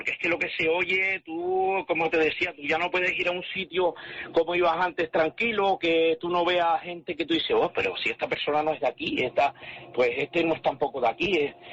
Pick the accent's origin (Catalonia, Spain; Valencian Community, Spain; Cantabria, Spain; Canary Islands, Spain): Canary Islands, Spain; Buenavista del Norte; Yo soy de Cuna, de Buenavista